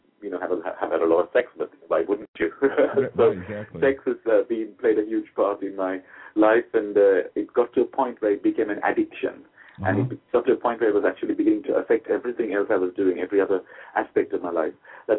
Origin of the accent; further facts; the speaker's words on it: Jaffna, Northern Province, Sri Lanka; I'm from Sri Lanka and I was born in Jaffna.